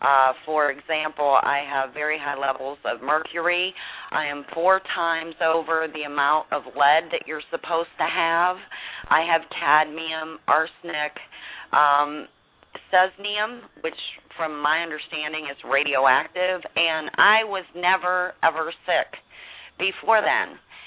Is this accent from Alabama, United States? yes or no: yes; Gulf Shores, Alabama, United States; I am from Gulf Shores, Alabama, near Gulf Shores, Alabama, and basically I'm a resident